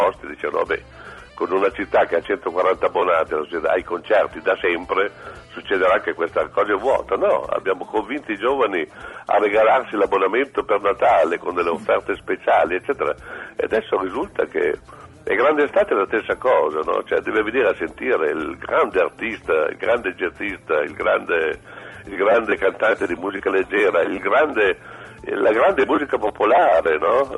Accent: Bologna, Emilia-Romagna, Italy; Vede, io vengo da Bologna

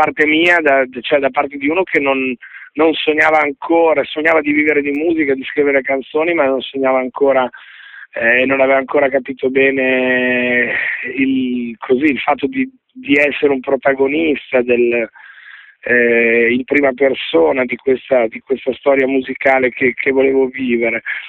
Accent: Bologna, Emilia-Romagna, Italy; Io ho un rapporto bellissimo con Bologna

